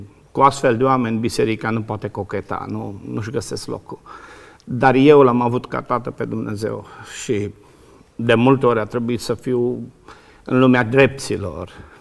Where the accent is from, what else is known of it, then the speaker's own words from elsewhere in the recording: Tinca, Bihor County, Romania; Da, m-am născut în 67. Am crescut la Tinca, de unde sunt.